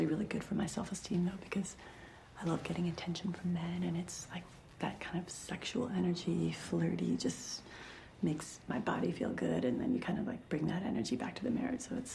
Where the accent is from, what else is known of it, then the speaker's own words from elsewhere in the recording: San Antonio, Texas, United States; I'm from San Antonio, Texas, so go Spurs.